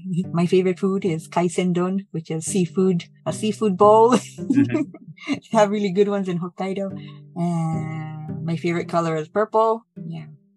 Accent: Hawaii, United States; accent: slight accent; first language Japanese; English is a second language; from the Konko Mission of Wahiwa. I was born and raised in Hawaii. Like, people think I'm from Japan because I have a slight accent. Because Japanese was my first language

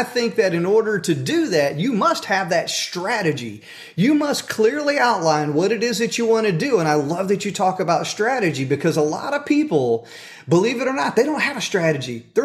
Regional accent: the South, United States; But, you know, I grew up in the South

